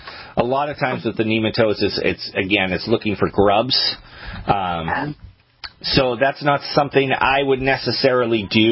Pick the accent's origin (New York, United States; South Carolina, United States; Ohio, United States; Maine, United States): Maine, United States; I grew up in Maine, so most of my life it was loam.